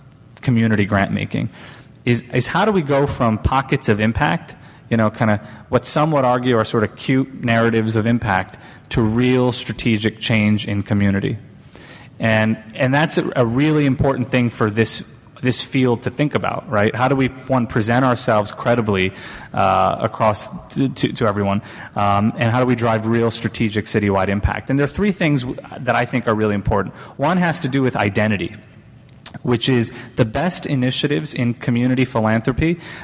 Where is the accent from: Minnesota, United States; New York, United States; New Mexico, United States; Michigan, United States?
Michigan, United States; Detroit; I'm also from Detroit, where there's a lot going on right now.